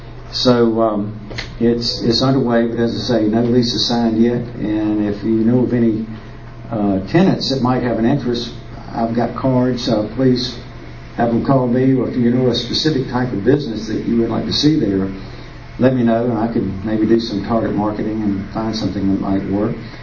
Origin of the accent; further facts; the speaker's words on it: Cary, North Carolina, United States; Blair Commercial Realty. I'm from Cary.